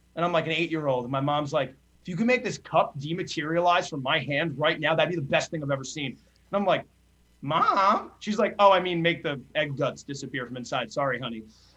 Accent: New Jersey, United States; I grew up in New Jersey.

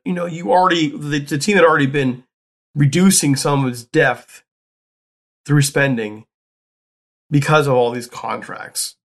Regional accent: Youngstown, Ohio, United States; including one, I have to mention it, from my hometown, Youngstown State.

